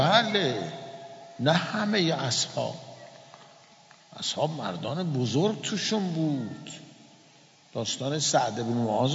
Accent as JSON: {"language": "Persian", "country": "Iran", "said": "پرسید شما کجایی هستین؟ ایرانی هستیم."}